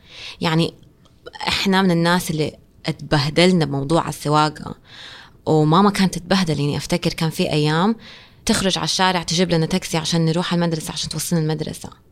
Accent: Saudi Arabia; أنه لما أنا كبنت سعودية أطلع وأقول طب عادي

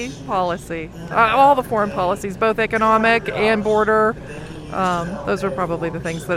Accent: Pennsylvania, United States; also from Centre County.

